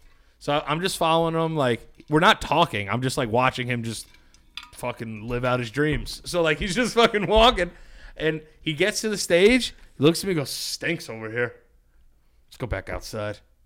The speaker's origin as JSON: {"language": "English", "region": "New York", "country": "United States", "said": "Like a part of me was like, we're from New York."}